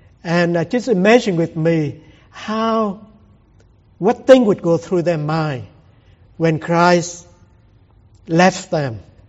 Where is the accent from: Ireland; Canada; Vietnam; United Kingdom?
Vietnam; English is a second language; moved away as an adult; now in United States; And I remember at that time, I'm still in Vietnam, go away from my hometown to Saigon, the capital city.